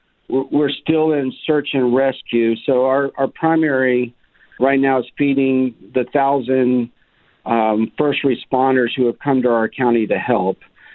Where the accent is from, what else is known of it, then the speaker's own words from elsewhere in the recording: Dallas, Texas, United States; Ironically, I grew up in Dallas, and I'm a product of Bryan Adams.